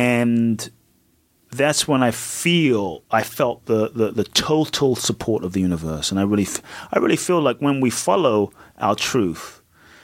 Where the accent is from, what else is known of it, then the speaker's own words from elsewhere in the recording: Peckham, London, United Kingdom; For me, growing up in Peckham was literally like a ghetto.